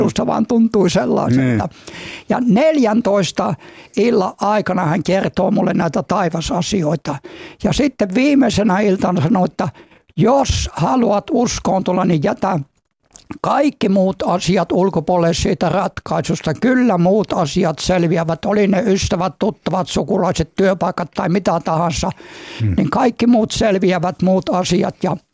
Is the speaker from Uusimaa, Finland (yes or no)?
no; Eno, North Karelia, Finland; Mä oon kotoisin, niin Pohjois-Karjala oli Enon kunta, ja sitten nykyään se on Joensuun kaupunki.